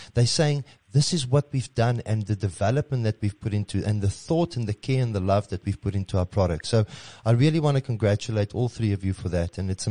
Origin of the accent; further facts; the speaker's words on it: South Africa; you can't just ask for some emotional support, being South African, but the product has to be good.